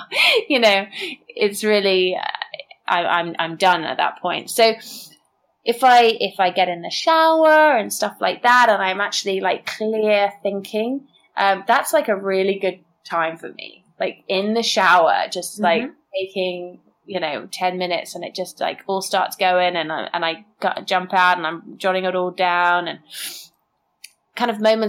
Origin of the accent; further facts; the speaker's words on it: England, United Kingdom; I mean, because we're British, we live in York, all our family are, you know, back home in England.